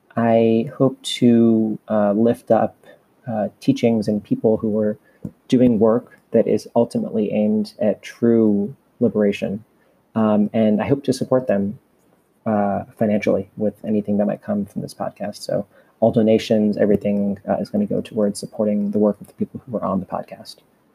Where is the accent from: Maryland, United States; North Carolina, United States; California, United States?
California, United States; San Francisco; also born or lived in India; I'm Indian American. I was born in India and grew up in occupied Ohlone territory, also known as the San Francisco Bay Area. I was raised culturally Hindu and have been practicing in the Zen Buddhist tradition since 2008.